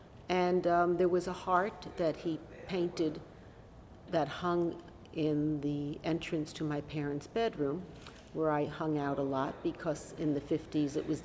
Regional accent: Miami Beach, Florida, United States; born there; I was born in Miami Beach, Florida, December 4th, 1945, as the war was ending.

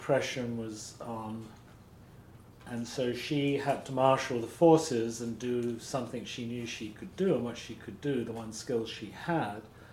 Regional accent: Islington, London, United Kingdom; born there; I was born in London, Islington, on October the 5th, 1948.

